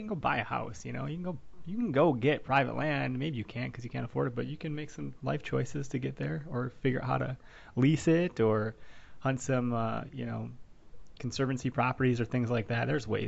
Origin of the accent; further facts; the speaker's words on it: Wisconsin, United States; I'm from Wisconsin. People that listen may be from elsewhere, but I'm sure your state has some public property.